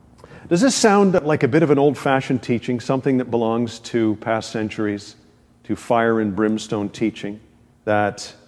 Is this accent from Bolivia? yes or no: no; New Brunswick, Canada; first language en; people know I'm from New Brunswick and they say, isn't New Brunswick the only officially bilingual province?